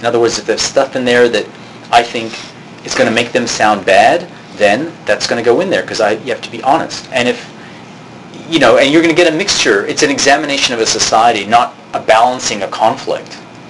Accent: United States; like a lot of America, I growing up in the United States

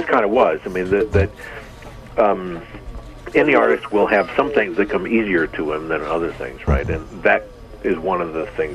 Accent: Seattle, Washington, United States; Or for me, I grew up in Seattle, but it was a drugstore that was on the way home from school, right?

